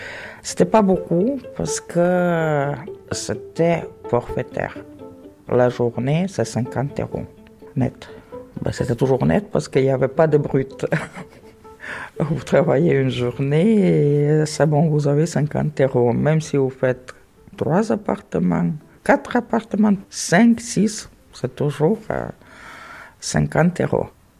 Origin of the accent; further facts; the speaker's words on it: Western Ukraine, Ukraine; French is a second language; moved away as an adult; je viens de l'Ukraine. L'affaire dont on va parler s'est déroulé en 2019, donc à l'époque j'avais 55 ans. Je suis née dans l'Ouest